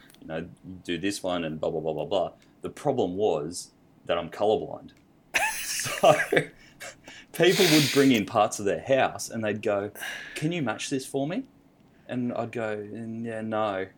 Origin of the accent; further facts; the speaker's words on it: Tweed Heads, New South Wales, Australia; I grew up in Tweed Heads.